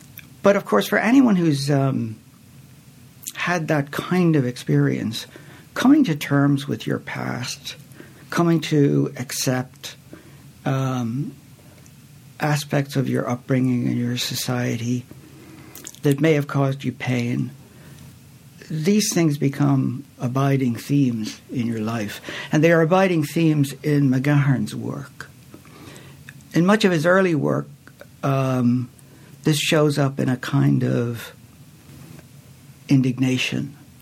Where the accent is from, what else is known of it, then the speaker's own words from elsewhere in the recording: Ireland; moved away as an adult; I grew up in Ireland. I only left when I was 25 years old.